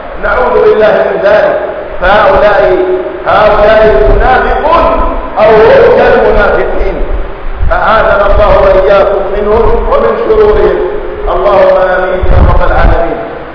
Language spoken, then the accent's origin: Arabic; Palestine; وخاصه في بلادنا فلسطين